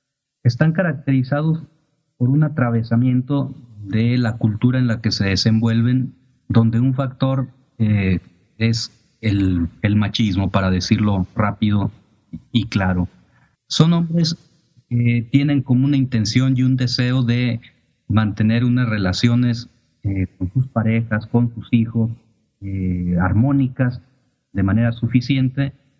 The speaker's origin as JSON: {"language": "Spanish", "town": "Ciudad Manuel Doblado", "region": "Guanajuato", "country": "Mexico", "tie": "born or raised there", "said": "Yo soy originario de Ciudad Manuel Doblado, un municipio de del estado de Guanajuato. Ahí yo crecí"}